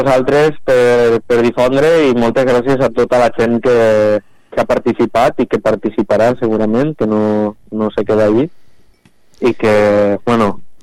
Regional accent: Valencian Community, Spain; Nosaltres venim de... som valencians.

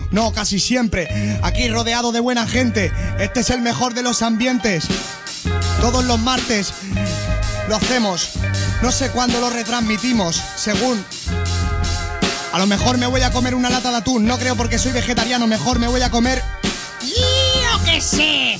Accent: Sant Joan Despí, Catalonia, Spain; now in Corbera de Llobregat, Spain; Yo soy MC de San Juan de Espiera. Ahora vivo en Corbera.

